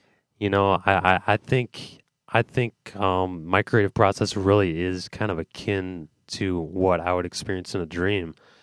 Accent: Midland, Michigan, United States; now in Bad Axe, United States; I'm originally from Midland, Michigan. Right now, I'm out on the Thumb in Bad Axe in No Man's Land

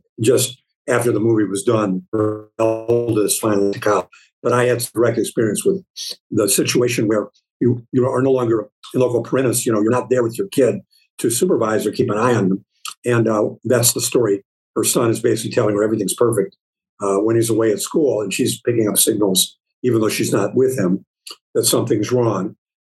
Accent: Midwest, United States; all the way up to and including our, post-production director, we're all from the Midwest.

